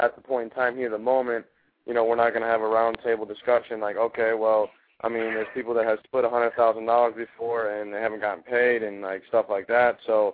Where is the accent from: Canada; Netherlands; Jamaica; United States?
United States; Michigan; because I'm from Michigan as well.